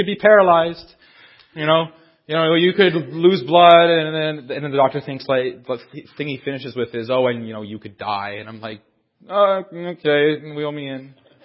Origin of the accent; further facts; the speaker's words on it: Timmins, Ontario, Canada; I was from Timmins. I'd been going to Hamilton every 2 weeks.